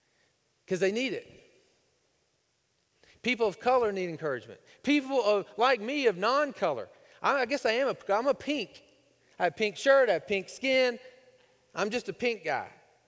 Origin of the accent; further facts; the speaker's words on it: Texas, United States; I had to learn about Juneteenth. I grew up in Texas. Juneteenth, it happened.